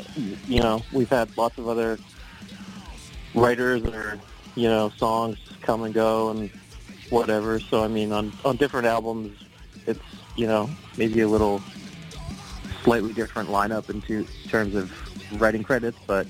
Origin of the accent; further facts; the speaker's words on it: Edmonton, Alberta, Canada; We're from Canada, in Edmonton